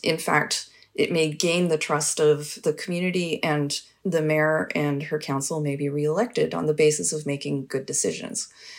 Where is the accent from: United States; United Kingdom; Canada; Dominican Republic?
Canada; Fernie, British Columbia; So I'm from Fernie, BC, and if there's a flood in Fernie, and a bridge is washed out